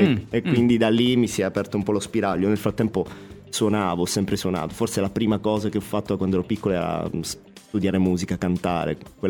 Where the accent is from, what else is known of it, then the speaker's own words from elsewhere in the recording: Crotone, Calabria, Italy; Mi è capitato per caso di incontrare nel mio paese, che è Crotone, cioè nella mia città